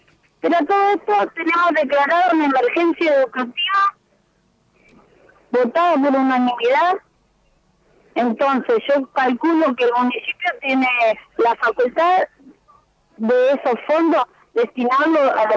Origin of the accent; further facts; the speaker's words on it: Argentina; Yo soy de Las Piñas, donde está la escuela 80.